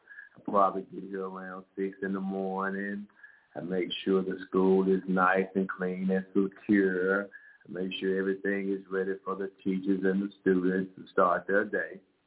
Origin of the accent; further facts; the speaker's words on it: Memphis, Tennessee, United States; Well, a little bit about me is I was born in Memphis, born and raised in Memphis, been here all of my life. I'm the only child, and I've been married for 21 years.